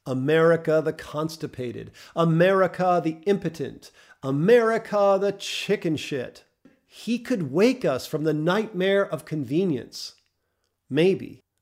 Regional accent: New York, United States; born there; now in Michigan, United States; I chose to make my mortal debut in New York State and eventually settle in Michigan. And because I am an American

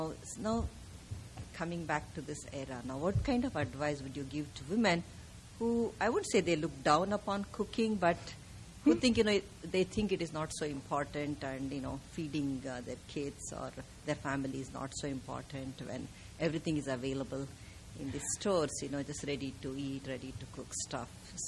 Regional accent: India; now in San Francisco, United States; I come from India

